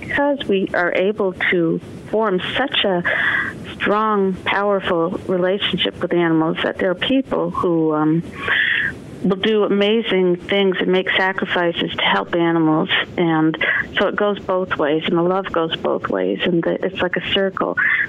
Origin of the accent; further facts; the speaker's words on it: Vermont, United States; even though I grew up in Vermont, but it wasn't a real country farm or anything.